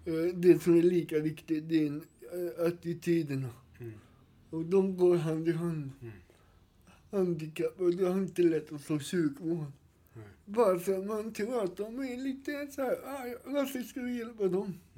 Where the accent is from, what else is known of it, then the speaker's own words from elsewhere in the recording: Sweden; born there; Bara för att jag är född i Sverige